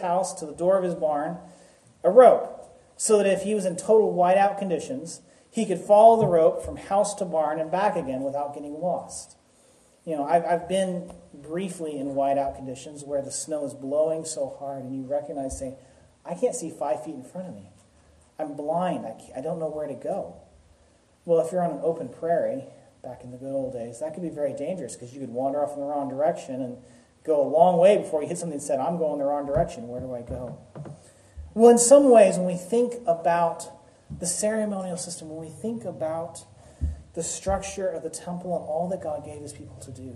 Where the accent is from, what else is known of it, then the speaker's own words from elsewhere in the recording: the South, United States; I grew up in the South where we don't have these things, but I hear these things called blizzards.